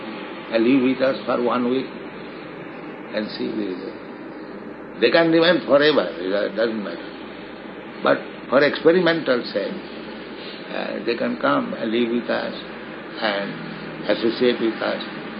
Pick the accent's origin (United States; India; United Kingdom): India; I am poor Indian, I did not bribe them, neither have money.